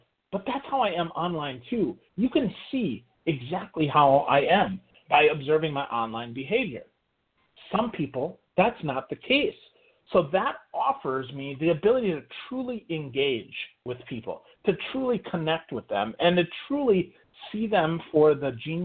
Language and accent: English; Crivitz, Wisconsin, United States; also born or lived in Milwaukee; I said, Wisconsin. He said, where? I said, well, I lived in Milwaukee. He said, no … where are you from in Wisconsin? And I said, well, a little town in northern Wisconsin. He said … what little town? And I said, Crivitz.